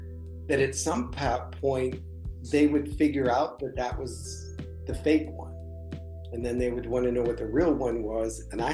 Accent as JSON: {"language": "English", "region": "Midwest", "country": "United States", "tie": "born or raised there", "said": "I think it comes in part because I grew up in the Midwest."}